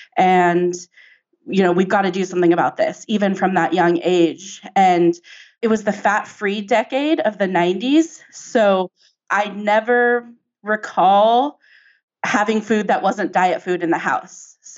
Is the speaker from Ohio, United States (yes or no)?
no; San Diego, California, United States; it was given at UCSD, like a college campus in San Diego. I grew up in San Diego.